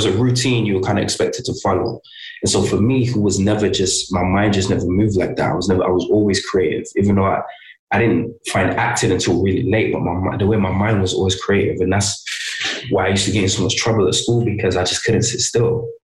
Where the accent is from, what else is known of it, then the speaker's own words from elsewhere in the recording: Birmingham, West Midlands, United Kingdom; But obviously, I'm from Birmingham